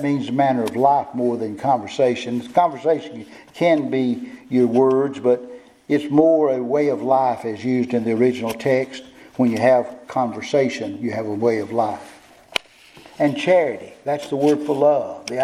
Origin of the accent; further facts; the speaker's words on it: Kosciusko, Mississippi, United States; And when I told them from Kosciuszko, Mississippi, I'd grown up and graduated in the 1960s at Kosciuszko